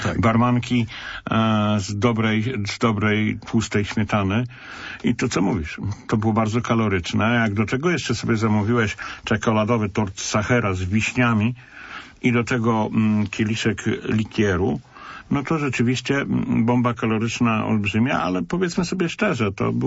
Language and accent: Polish; Poznań, Greater Poland Voivodeship, Poland; jako współczesny poznaniak zazdroszczę tym ludziom